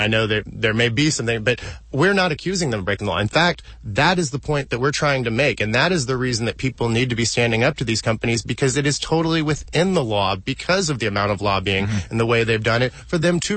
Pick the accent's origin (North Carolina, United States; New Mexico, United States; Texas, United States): Texas, United States; Houston; I'm born and raised in Houston. I've been a Texan my whole life.